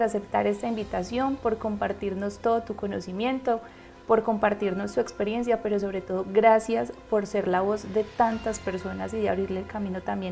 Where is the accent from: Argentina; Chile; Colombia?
Colombia; Es como los colombianos, todo lo que cargamos cuando vamos a otro lugar.